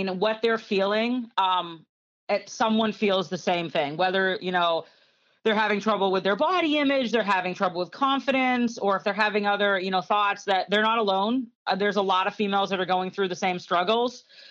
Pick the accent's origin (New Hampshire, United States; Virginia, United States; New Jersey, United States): New Hampshire, United States; when I was an athlete growing up in New Hampshire, I was blessed with fantastic coaches.